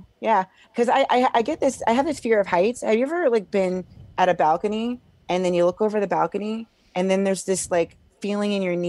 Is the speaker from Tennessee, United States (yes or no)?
no; Springfield, Illinois, United States; I'm from Springfield, Illinois.